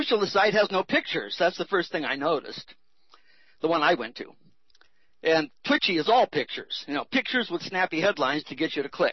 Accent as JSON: {"language": "English", "town": "Alhambra", "region": "California", "country": "United States", "tie": "born or raised there", "also_born_or_lived": "Los Angeles / Woodland Hills", "said": "I was a white boy born downtown Los Angeles. She grew up there. I grew up in Alhambra and Woodland Hills."}